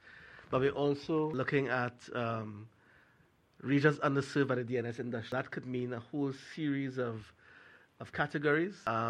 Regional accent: Trinidad & Tobago; I'm from Trinidad Tobago.

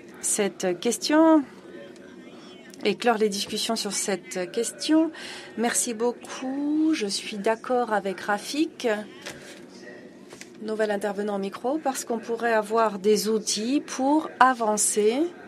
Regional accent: Tunisia; Je viens de Tunisie, je suis d'accord.

